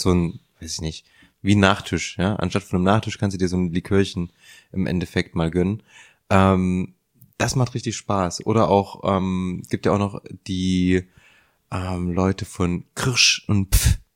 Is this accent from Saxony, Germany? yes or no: yes; Leipzig, Saxony, Germany; wir sind alle aus Leipzig